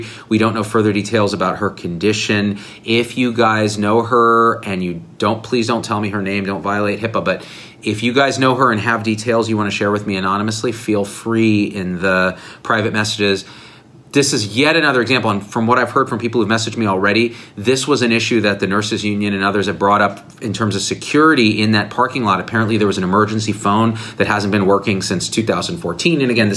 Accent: New Jersey, United States; Newark has historically been associated, and I'm from New Jersey, with not the safest safe levels.

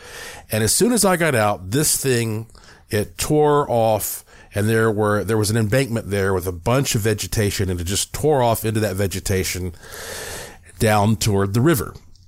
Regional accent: North Carolina, United States; being born and raised in the Blue Ridge Mountains of Western North Carolina, I have been around black bears my whole life.

